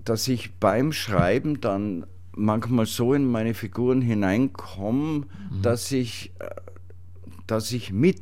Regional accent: Tyrol, Austria; now in Weinviertel, Austria; Als Tiroler lebe ich im Weinviertel im Moment und bin aber jede Woche in Tirol

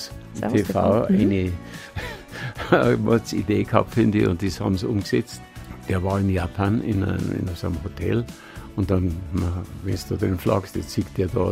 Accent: Bavaria, Germany; wir sind keine Österreicher mehr, aber auch keine Preisen, also.

